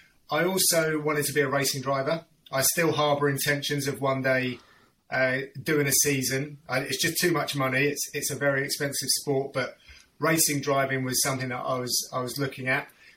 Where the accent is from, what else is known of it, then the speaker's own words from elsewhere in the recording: Radlett, East of England, United Kingdom; also born or lived in Edgware / Harrow Weald; I was born in Edgware, which is kind of North London, if you like. And growing up, I moved from like Harrow Weald to Edgware to then a place called Radlett, which is in Hertfordshire, where I was and grew up for many, many years.